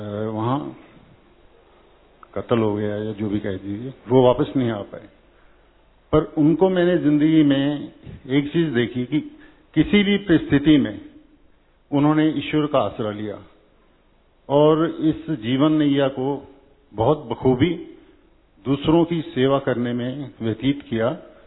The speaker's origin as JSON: {"language": "Hindi", "country": "India", "tie": "born there", "said": "हम लोग पार्टीशन के बाद इंडिया में आए थे, मैं तो बाद में पैदा हुआ हूं।"}